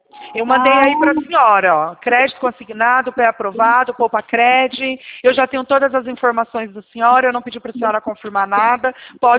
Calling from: Campinas, São Paulo, Brazil; Nós somos da cidade de Campinas, São Paulo.

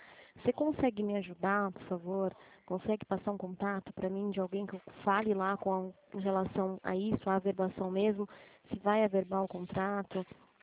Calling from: São Paulo, Brazil; Eu falo de São Paulo, eu sou do consignado aqui de São Paulo

